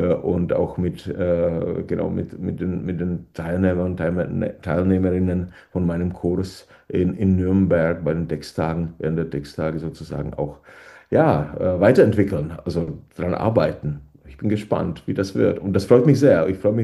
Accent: Lomnice nad Popelkou, Liberec Region, Czechia; aus Lomnice nad Popelkou, wo ich aufgewachsen bin

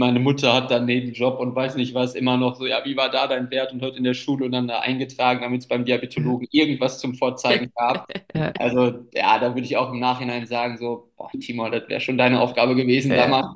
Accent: Krefeld, North Rhine-Westphalia, Germany; wir haben bei uns in Krefeld, wo ich groß geworden bin und viele Jahre Hockey gespielt habe

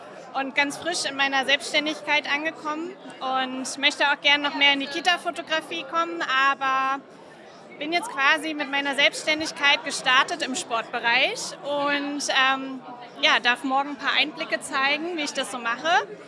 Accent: Leipzig, Saxony, Germany; Aus Leipzig komme ich.

